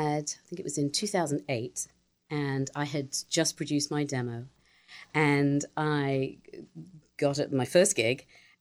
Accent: East of England, United Kingdom; also born or lived in London; now in United States; Yes, from Hertfordshire.

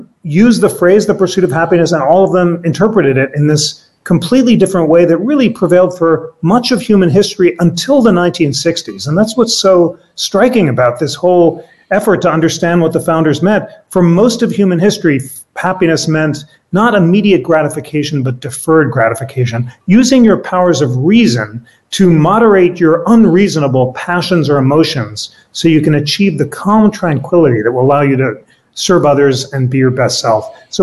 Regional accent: New York City, New York, United States; I grew up in New York City. My dad was a hypnotherapist and a psychiatrist, and my mom was a social worker.

